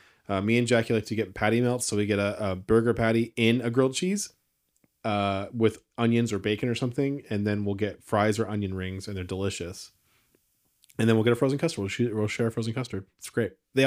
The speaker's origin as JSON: {"language": "English", "country": "United States", "said": "Yeah, yeah. I'm American, so..."}